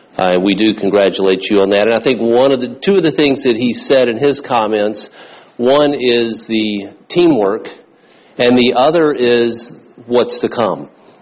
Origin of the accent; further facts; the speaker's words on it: Mississippi, United States; It is a great honor to be a part of the the team from my home state of Mississippi